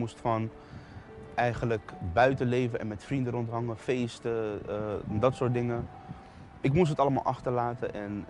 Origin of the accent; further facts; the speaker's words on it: The Hague, South Holland, Netherlands; Ik kom uit Den Haag. Ik heb een goede jeugd gehad.